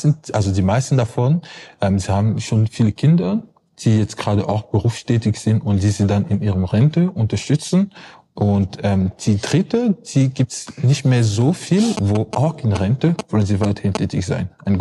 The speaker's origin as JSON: {"language": "German", "country": "Cameroon", "tie": "born or raised there", "second_language": "German", "moved": "yes", "lives_now": "Germany", "said": "ich bin ursprünglich aus Kamerun. Da bin ich geboren und auch aufgewachsen, bis ungefähr ich 80 Jahre alt war, und dann bin ich zum Studium nach Deutschland gekommen."}